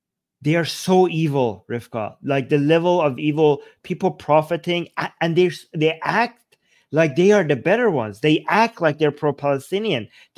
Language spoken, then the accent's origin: English; Iran; moved away; I'm from Iran, right? So I grew up in Iran, and I've been to elementary school and high school in Iran.